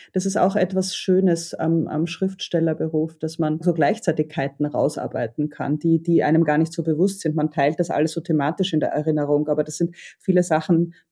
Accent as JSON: {"language": "German", "region": "Vienna", "country": "Austria", "tie": "born or raised there", "said": "Ich habe das als Wiener Kind so empfunden, dass man zwar immer geklagt und gejammert hat, also als Österreicher"}